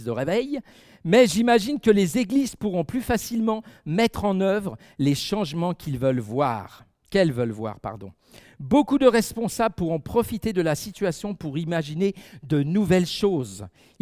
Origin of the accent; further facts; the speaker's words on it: Île-de-France, France; moi je suis français, on l'entend bien, je ne suis pas suisse, ni même pas vaudois, mais je suis français de la région de Paris, de la banlieue parisienne